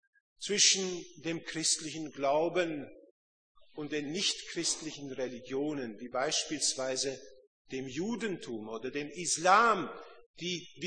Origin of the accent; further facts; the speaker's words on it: Hungary; Sie als eigentlich gebürtige französische Schweizerin und ich als Ungar.